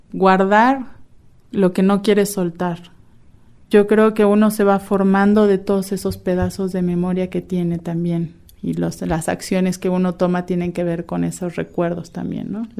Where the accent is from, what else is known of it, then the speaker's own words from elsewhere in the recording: Mexico; como mexicana, porque soy mexicana también, tengo mi nacionalidad mexicana